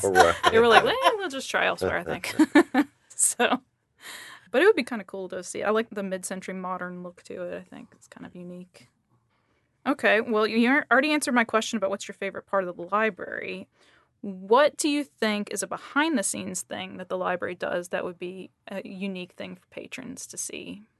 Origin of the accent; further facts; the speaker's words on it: Nashville, Tennessee, United States; Even though I grew up in Nashville, I never went to that building.